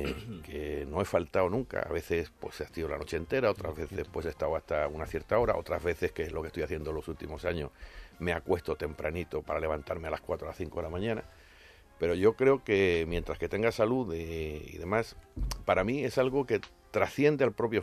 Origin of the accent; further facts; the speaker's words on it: Jerez, Andalusia, Spain; yo nací en Jerez, en casa de mi abuela, la calle Sancho Vizcaíno número 8, en pleno barrio de San Miguel y muy cercano a la Plaza del Cristo de la Expiración.